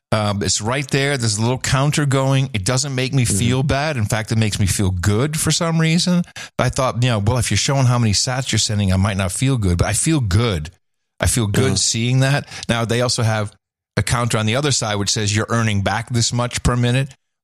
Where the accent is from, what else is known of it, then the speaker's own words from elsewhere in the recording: Netherlands; I grew up with subtitles in the Netherlands, so it's very comfortable for me.